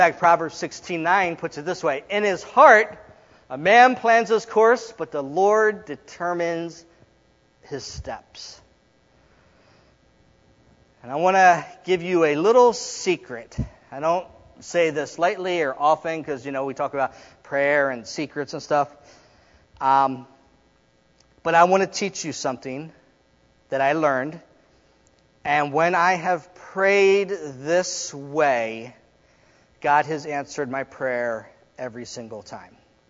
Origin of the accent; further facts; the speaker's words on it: Baltimore, Maryland, United States; I'm from Baltimore. I was living in my home in Baltimore.